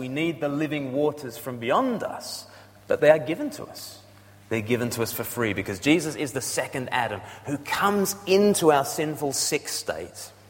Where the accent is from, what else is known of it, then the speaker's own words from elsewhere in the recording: Australia; No, it's just I'm just blessed with being Australian. I'm born into this state. But as I'm born into Australia, I'm born far from the mother country, right?